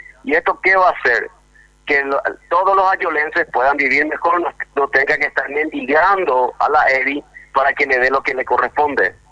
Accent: Paraguay; al nacer nacimos primero paraguayos o paraguayas.

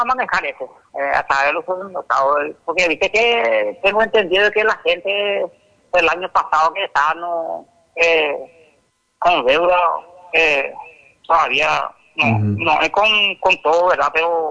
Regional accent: Paraguay; como paraguayo, me gusta solo guaraní.

